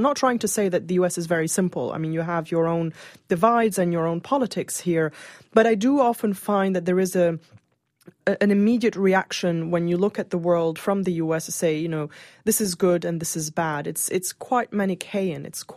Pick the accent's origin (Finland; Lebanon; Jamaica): Lebanon; now in United States; when I was growing up in Lebanon, learn slowly how to take into account the view of the other, but coming to the U.S.